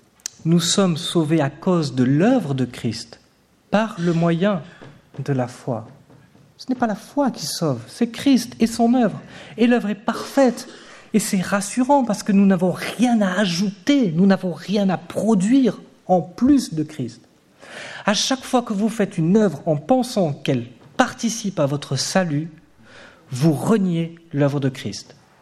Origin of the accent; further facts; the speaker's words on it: Auvergne-Rhône-Alpes, France; Je suis natif d'Ardèche et mes parents habitaient tout près d'une vieille ferme qu'on appelle le Boucher de Pran.